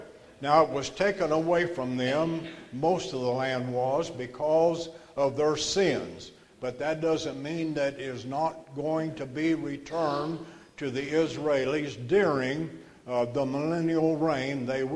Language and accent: English; Amarillo, Texas, United States; I'm from Amarillo, Texas.